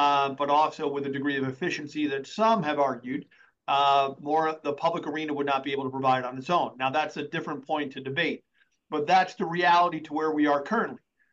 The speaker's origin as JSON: {"language": "English", "region": "New York", "country": "United States", "said": "I think most people know I'm actually from New York. I have a bit of a Yankee loyalty"}